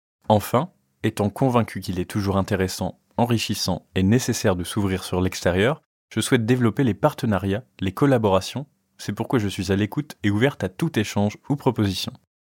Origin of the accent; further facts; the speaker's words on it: Cosne-Cours-sur-Loire, Bourgogne-Franche-Comté, France; Je suis né et j'ai grandi à Cône, donc dès mon retour dans la Nièvre en juin 2021, j'ai souhaité travailler au sein de la commune.